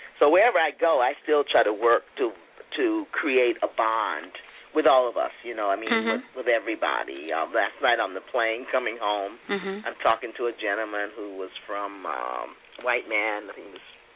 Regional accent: Hawaii, United States; just watching the brown people and their response to no, I'm Hawaiian.

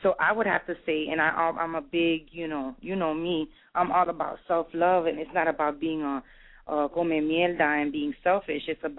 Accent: Chicago, Illinois, United States; So I'm in Chicago right now. I'm from Humboldt Park, and we got a lot of stuff going on in the city.

